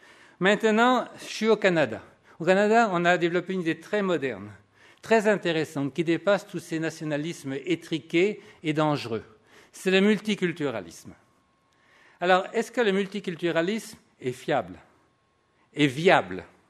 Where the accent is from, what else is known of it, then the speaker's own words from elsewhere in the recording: Paris, Île-de-France, France; born there; comme je suis né moi-même à Paris